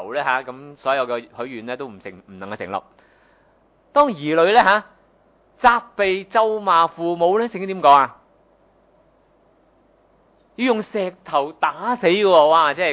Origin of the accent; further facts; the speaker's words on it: China; 当时咧中东咧同我哋中国人咧都系咧东方啦吓，特别我哋中国人以前，而家就唔好讲啦吓